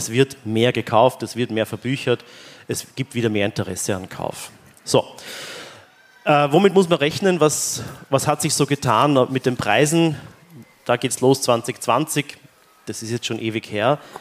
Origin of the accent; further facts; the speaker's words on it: Vienna, Austria; Wir sind in Wien. Ich bin Wiener.